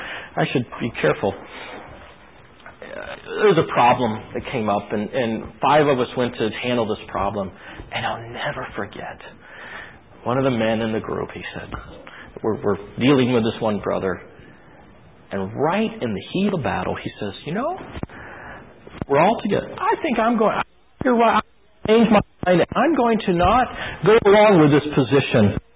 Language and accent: English; Kansas City, United States; I'm from Kansas City